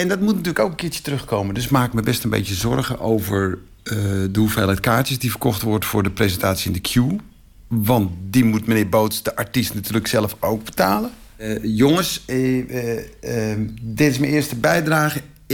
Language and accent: Dutch; Bergen, North Holland, Netherlands; now in Amsterdam, Netherlands; Ik ben geboren in Bergen, Noord-Holland. En daar heb ik mijn hele jeugd gesleten eigenlijk. En de laatste jaren moest ik daar noodgedwongen vaak naar terugkeren. Naar dat plaatsje bij de zee. Ik woon al heel lang in Amsterdam.